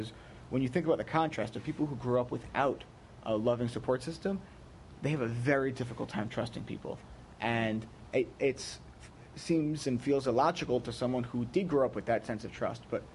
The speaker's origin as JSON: {"language": "English", "town": "Livingston", "region": "New Jersey", "country": "United States", "tie": "born or raised there", "lives_now": "New York, United States", "said": "My wife and I, when we first moved to Queens, I grew up in Livingston, New Jersey."}